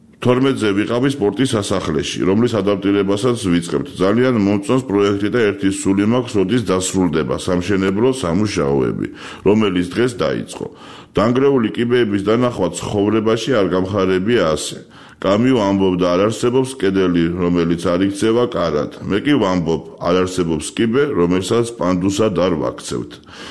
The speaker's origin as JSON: {"language": "Georgian", "region": "Tbilisi", "country": "Georgia", "tie": "born or raised there", "said": "მე ძალიან მიყვარს ჩემი ქალაქი, დედამიწაზე ყველაზე ძვირფასი ადგილია. ჩემი ბავშვობის უბნები სოლოლაკი და ვერა განსაკუთრებით მიყვარს, იქ სხვა სპლინია, სხვა სურდელი, იქ ჩემი ბავშვობა და ყველაფერი პირველია. ყველა ჩიხთან, ეზოსთან ჩემი თბილისური ისტორია"}